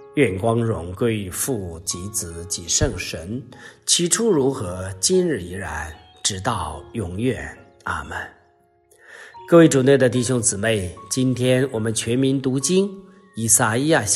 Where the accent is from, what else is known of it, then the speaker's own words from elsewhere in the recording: China; 我们中国人说说一句很难听的话啊，就是狗嘴里吐不出象牙来